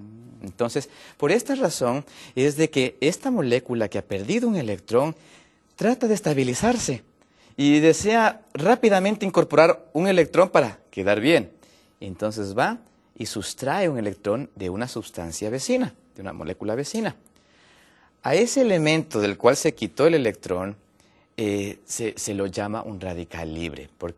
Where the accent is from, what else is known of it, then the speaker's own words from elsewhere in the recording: Ecuador; soy de Ecuador y vivo allá en el momento.